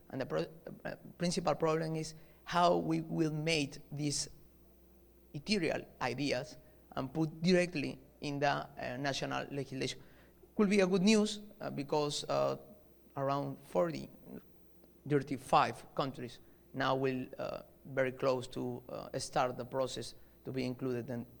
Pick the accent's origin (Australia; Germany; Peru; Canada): Peru; English is a second language; I am from Peru.